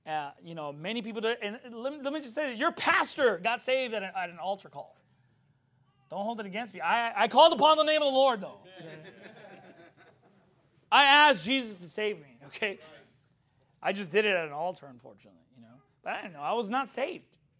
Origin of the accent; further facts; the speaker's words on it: California, United States; I'm from Cali, boy.